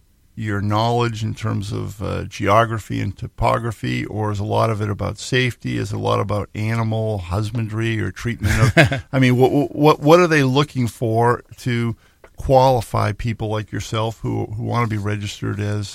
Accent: Massachusetts, United States; In the Boy Scouts where I grew up outside of Boston, but we used to come to Vermont and Maine for all of our hikes and 50-mile hikes.

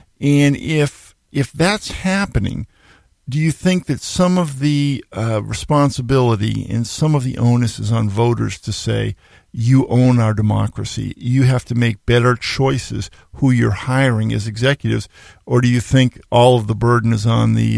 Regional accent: Massachusetts, United States; I grew up outside of Boston in the shadow of the Kennedy compound

